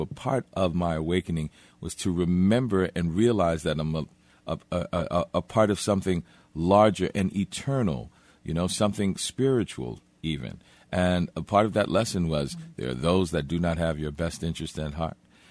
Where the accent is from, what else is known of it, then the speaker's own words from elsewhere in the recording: New Orleans, Louisiana, United States; And that was always a part of the culture that I grew up with in New Orleans.